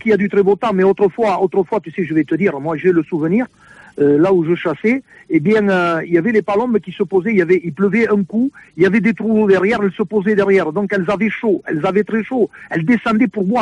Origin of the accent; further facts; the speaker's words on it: Nouvelle-Aquitaine, France; ou même chez nous, dans le Béarn.